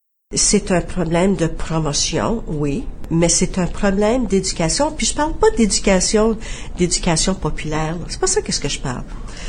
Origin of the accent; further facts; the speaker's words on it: Sudbury, Ontario, Canada; Je suis native de Sudbury en Ontario, donc franco-ontarienne, de parents acadiens, donc j'ai des racines acadiennes qui sont très très très fortes aussi. Mais oui, de Sudbury en Ontario